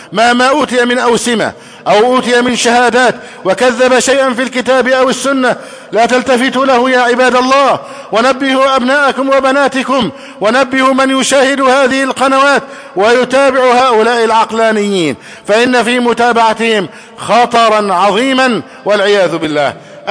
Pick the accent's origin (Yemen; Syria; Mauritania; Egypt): Egypt